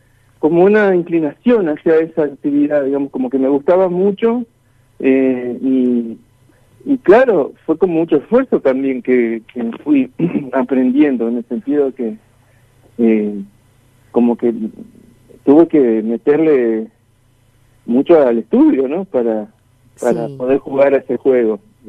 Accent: Seguí, Entre Ríos, Argentina; porque yo soy criado, nací en Seguí, digamos, y me crié allí.

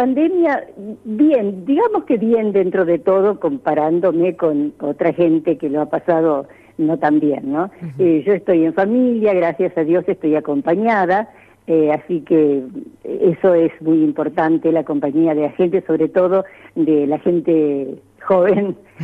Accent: Pueblo Brugo, Entre Ríos, Argentina; born or raised there; also born or lived in Victoria

